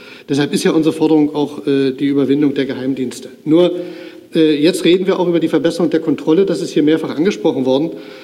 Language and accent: German; Saxony, Germany; Ich komme zum Beispiel aus Sachsen.